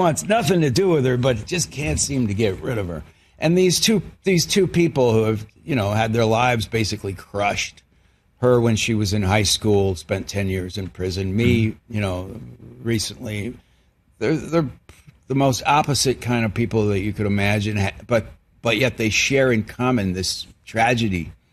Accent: United States; now in Australia; I'm an American, been living in Australia for 10 years, married to an Australian woman with an Australian kid.

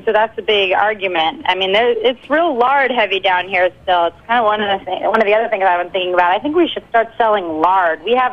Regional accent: San Francisco, California, United States; I'm from San Francisco

